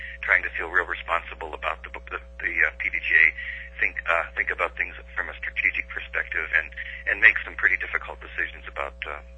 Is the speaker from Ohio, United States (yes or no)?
yes; East Liverpool, Ohio, United States; also born or lived in Chester; now in Ann Arbor, United States; I am from Ann Arbor, Michigan, although I was born in Chester, West Virginia, and raised in East Liverpool, Ohio.